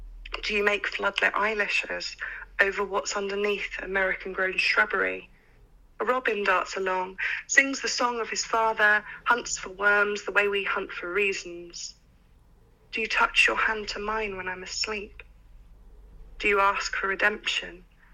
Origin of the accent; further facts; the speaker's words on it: Plymouth, South West England, United Kingdom; I think a lot of the people from my hometown believe that poetry can be rhyme yeah. and not much else.